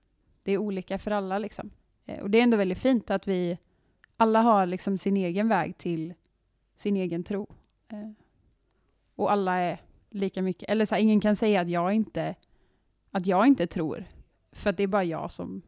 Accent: Vänersborg, Västra Götaland County, Sweden; Jag är uppvuxen i kyrkan. I missionskyrkan i Vänersborg, där jag kommer ifrån.

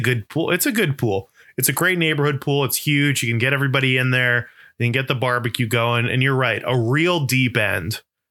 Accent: Florida, United States; Because I grew up in Florida and like we would get snakes in the pool frequently.

